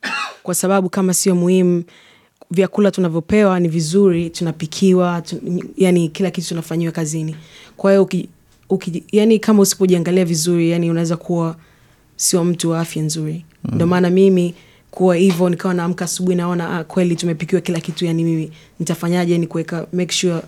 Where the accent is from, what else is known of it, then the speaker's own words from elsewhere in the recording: Moshi, Kilimanjaro, Tanzania; now in Perth, Australia; mamangu ni Mnyarwanda, babangu Mtanzania, lakini nimezaliwa na nililelewa Tanzania. Nimekuja hapa Australia 12 years ago. Tukahamia Perth.